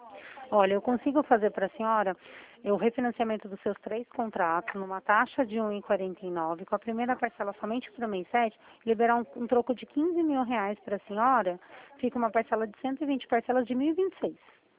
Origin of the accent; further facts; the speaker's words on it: Itatiba, São Paulo, Brazil; eu sou da cidade de Itatiba.